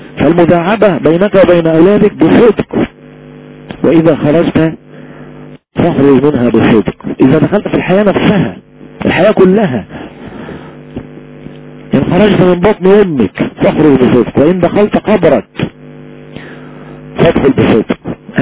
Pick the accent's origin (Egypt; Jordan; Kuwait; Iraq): Egypt; إنني أخاف على بلدي مصر مخافة شديدة